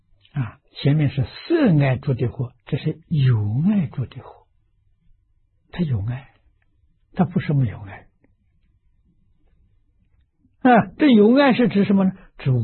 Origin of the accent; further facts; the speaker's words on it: China; 我们中国人记载的时候，中国史书里面记载3030几年